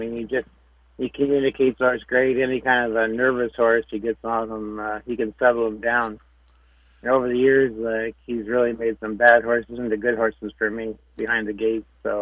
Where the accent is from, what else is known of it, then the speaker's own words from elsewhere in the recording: Wheatley, Ontario, Canada; when you're growing up and I grew up in Wheatley, a small town in Western Ontario, you never dream about it.